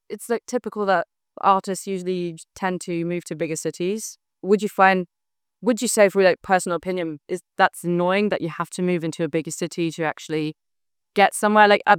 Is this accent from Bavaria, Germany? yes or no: no; Ulm, Baden-Württemberg, Germany; now in Darmstadt, Germany; Because we're all from Ulm.